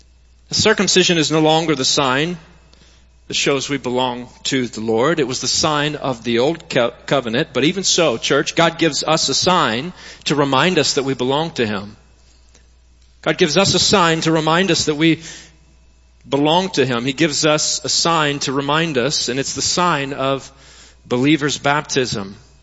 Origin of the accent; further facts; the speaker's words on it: Arkansas, United States; now in Alabama, United States; I'm from Arkansas. Ashley and I both are. And so we cheer for the Hogs. And all of our kids have been born here in Alabama.